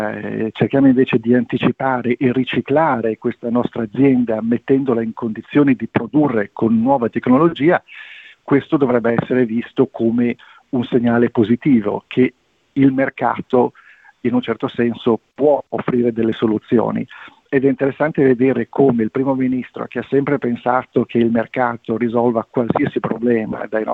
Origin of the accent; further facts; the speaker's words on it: Liguria, Italy; dove tra l'altro da Ligure, ormai probabilmente avrò l'associazione dei Ligure